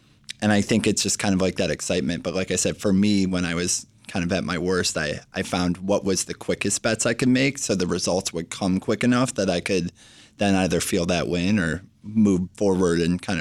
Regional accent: Chicago, Illinois, United States; I'm from Chicago. I love the Cubs.

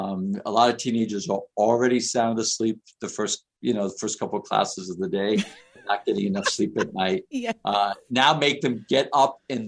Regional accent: New York City, New York, United States; now in Detroit, United States; And I lived in New York. I grew up in Queens. You walk to school in Queens, right? There was no busing.

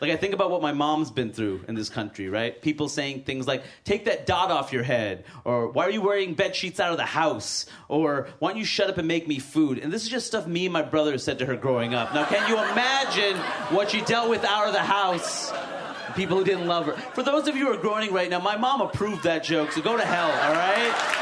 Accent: South India, India; I'm South Indian. We speak Telugu in our part of Southern India. And, you know, I don't speak it fluently. I understand enough, but not enough to really have a complicated conversation

